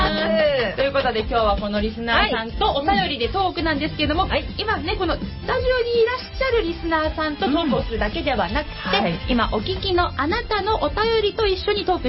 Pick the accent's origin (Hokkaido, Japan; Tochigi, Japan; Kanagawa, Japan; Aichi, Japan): Kanagawa, Japan; Kawasaki; 本日の番組メインパーソナリティは川崎生まれ川崎育ち